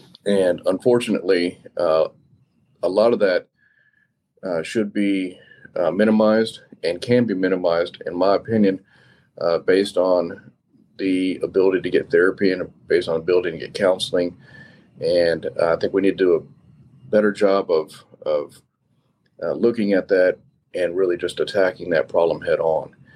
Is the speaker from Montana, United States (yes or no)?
yes; Missoula, Montana, United States; born there; I was born in Missoula, Montana. So to me, that's God's country.